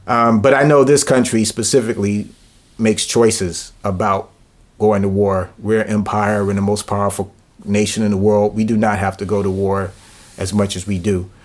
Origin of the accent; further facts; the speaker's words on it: Fayetteville, North Carolina, United States; also born or lived in Virginia; I'm from Fayetteville, North Carolina, where Fort Bragg's located. So I grew up around the military most of my life. We moved to Virginia, but we moved near Fort Lee, so I still was around the military. Then we moved back to North Carolina.